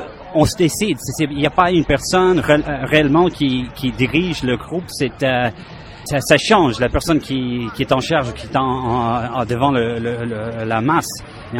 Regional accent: Toronto, Ontario, Canada; also born or lived in Montreal; j'habite à Toronto, je suis né à Montréal, mais en fait, je vis ici depuis presque toute ma vie.

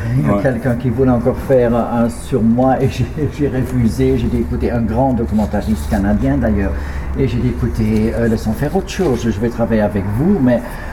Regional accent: Ghent, Flanders, Belgium; J'ai commencé après le conservatoire au théâtre de Gand, ma ville natale

